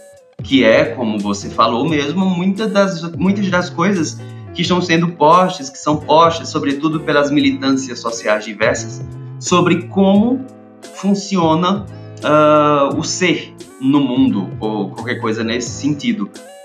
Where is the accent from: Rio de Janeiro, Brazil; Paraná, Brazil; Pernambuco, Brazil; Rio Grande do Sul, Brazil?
Pernambuco, Brazil; Santa Cruz do Capibaribe; Eu sou de uma cidade chamada Santa Cruz de Capibaribe, no Agreste de Pernambuco. Uma cidade próximazinha de Caruaru. E, bom, meu sotaque já deve ter alertado algumas pessoas sobre isso.